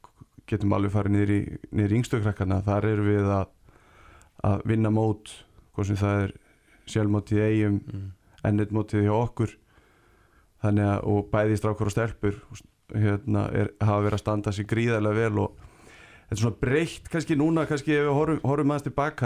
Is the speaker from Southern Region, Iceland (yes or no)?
no; Ólafsfjörður, Northeastern Region, Iceland; Ég Ólafsfirðingur.